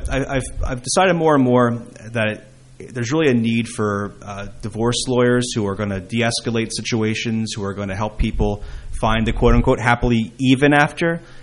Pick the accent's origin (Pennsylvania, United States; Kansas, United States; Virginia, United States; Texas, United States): Pennsylvania, United States; Philadelphia; now in New Jersey, United States; You know, growing up as a Philadelphian, I never imagined I would be on a show called I Love New Jersey. But my wife and I have been here about 10 years, and we really do love the area.